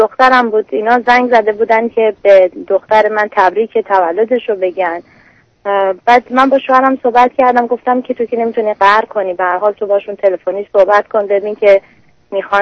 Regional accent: Iran; moved away; از ایران اومدیم بیرون

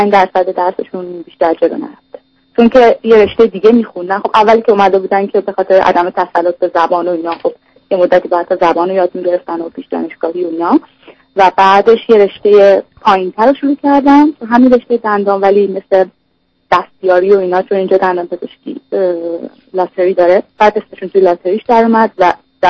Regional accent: Iran; moved away as an adult; من از اروپا تماس میگیرم. من 3.5 سال پیش از ایران اومدم بیرون، رفتم فرانسه برای فوق لیسانس تو ایران، دانشگاه تهران لیسانس خونده بودم

